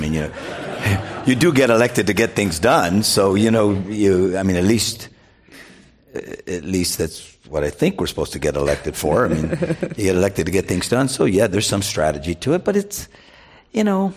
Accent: United States; I speak as an American who loves my country.

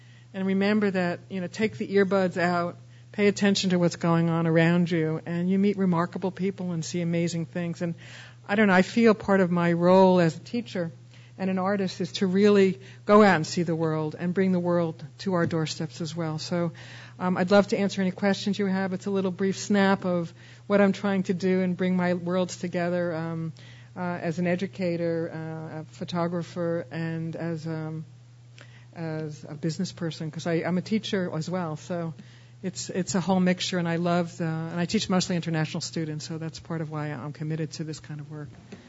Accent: New York, United States; And I grew up in New York, and there were places on the map that was Lynbrook and Brooklyn and other places that exist in the East Coast

